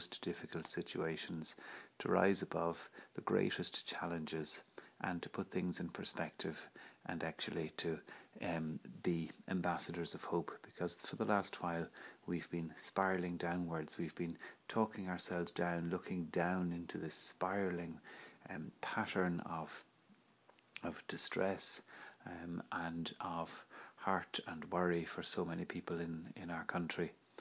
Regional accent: Ireland; The impact that being Irish has. Here we are, a small country on the western fringe of Europe, and today so many people harbour so much goodwill and generosity towards us.

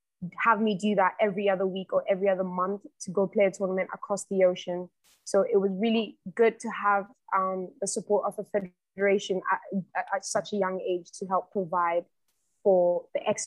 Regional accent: Ghana; it was easier to compete as a Ghanaian, because it was cheaper

